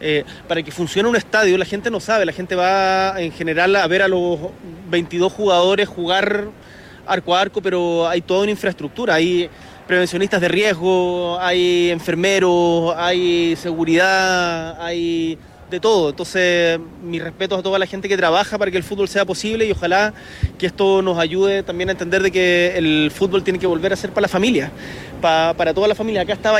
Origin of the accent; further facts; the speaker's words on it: Punta Arenas, Magallanes and Chilean Antarctica, Chile; Yo que soy de Punta Arenas